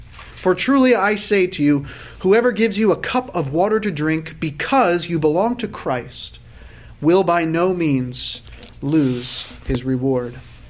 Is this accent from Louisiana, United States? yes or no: no; New Jersey, United States; I grew up near Philadelphia in South Jersey.